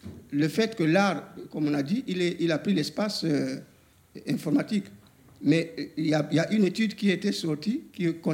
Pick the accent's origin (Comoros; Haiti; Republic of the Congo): Republic of the Congo; now in France; je fais partie de l'espace francophone parce que je suis du Congo-Brazzaville.